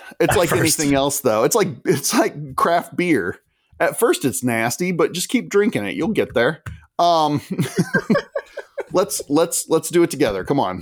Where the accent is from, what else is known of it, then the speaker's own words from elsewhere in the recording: Midwest, United States; Cause what do I mean, I'm from the Midwest.